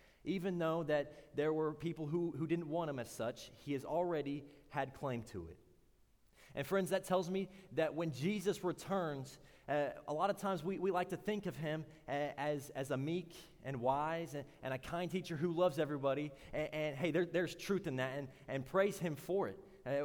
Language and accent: English; Omaha, Arkansas, United States; I came from Omaha, Arkansas, and I think we're a little behind over there.